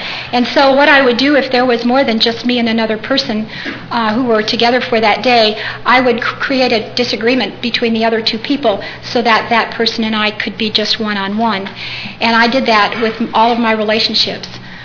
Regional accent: Chicago, Illinois, United States; I was born in Chicago, Illinois, and we were in one of those little tight-knit neighborhoods where the houses were 3 feet apart

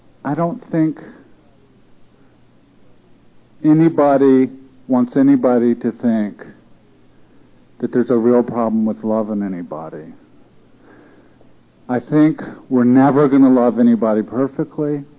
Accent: New York, United States; I don't belong here. I'm from New York. I don't understand these people.

